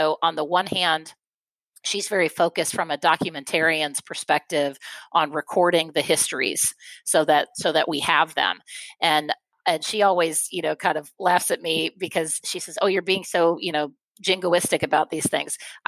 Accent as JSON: {"language": "English", "region": "East Coast", "country": "United States", "tie": "born or raised there", "lives_now": "Atlanta, United States", "said": "You know, I grew up on the East Coast. I'm now in Atlanta."}